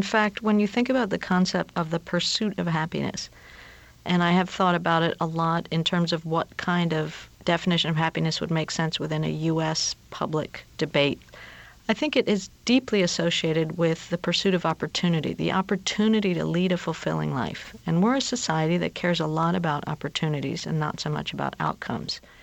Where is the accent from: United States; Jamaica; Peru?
Peru; and I'm from Peru